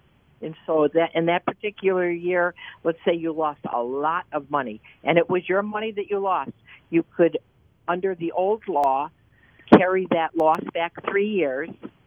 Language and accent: English; Detroit, Michigan, United States; now in Western New York, United States